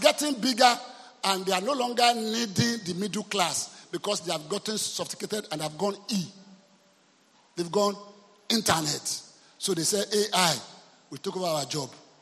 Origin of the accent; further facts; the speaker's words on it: Côte d’Ivoire; I grew up in Ivory Coast.